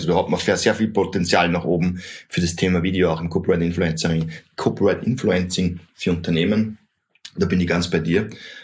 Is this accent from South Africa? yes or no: no; Austria; Ja, du sprichst nicht perfektes Hochdeutsch. Hey, Mann, ich bin Österreicher.